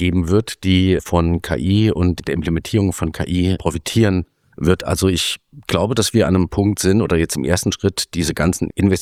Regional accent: Saarbrücken, Saarland, Germany; Ich komme aus Saarbrücken

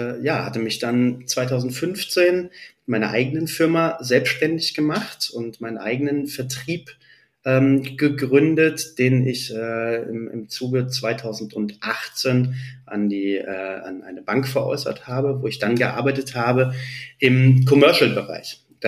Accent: Marburg, Hesse, Germany; in Marburg, wo ich herkomme

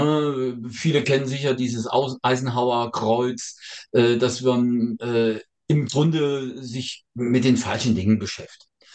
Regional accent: Saarland, Germany; ich habe das studiert in Saarbrücken, übrigens, bin ja Saarländer.

